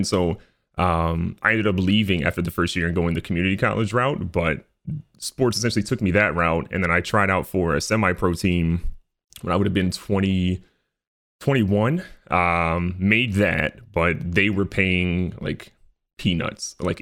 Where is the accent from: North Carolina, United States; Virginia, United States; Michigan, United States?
Virginia, United States; Luray; Yeah, so I grew up in a really small town. It's called Luray, Virginia.